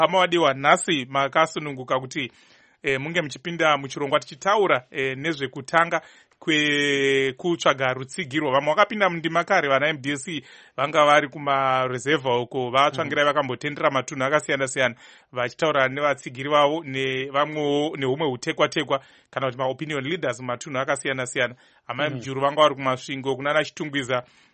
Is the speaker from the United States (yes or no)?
no; Marondera, Mashonaland East, Zimbabwe; I hail from Marondera. That's my constituent.